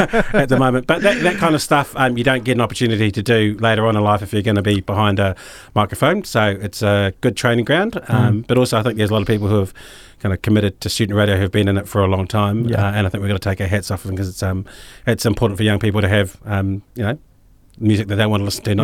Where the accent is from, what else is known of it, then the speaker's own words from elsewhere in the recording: Christchurch, Canterbury, New Zealand; I grew up in Christchurch, and I've got a pretty weird music taste from where I grew up.